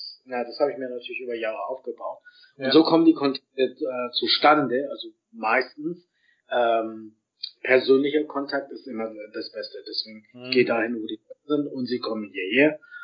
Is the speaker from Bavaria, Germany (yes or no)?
no; Hamburg, Germany; moved away; also born or lived in Berlin; was ich in Hamburg, meiner Heimatstadt, und Berlin, meiner letzten Station in Deutschland, geliebt habe